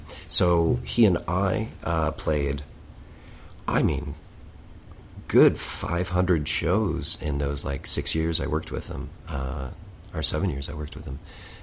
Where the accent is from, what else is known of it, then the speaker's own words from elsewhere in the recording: Missouri, United States; now in New York, United States; And my hometown and my home state of Missouri went towards, was red, and a lot of people on the East Coast in New York, where I live, do not think in the same manner.